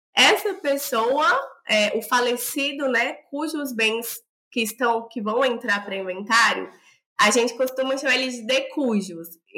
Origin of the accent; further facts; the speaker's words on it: Brasília, Federal District, Brazil; eu e o Felipe somos de Brasília